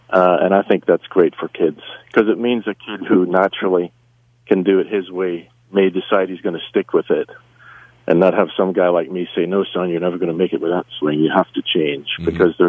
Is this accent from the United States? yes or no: no; Scotland, United Kingdom; Carnoustie in Scotland, my home country